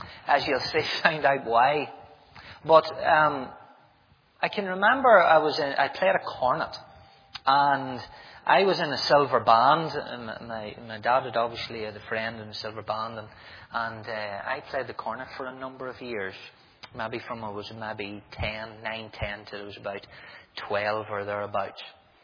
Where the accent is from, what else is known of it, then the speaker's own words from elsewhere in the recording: Market Hill, Northern Ireland, United Kingdom; As I said, I grew up in Market Hill, South Armagh. It's quite a loyal little area. In fact, it's very loyal.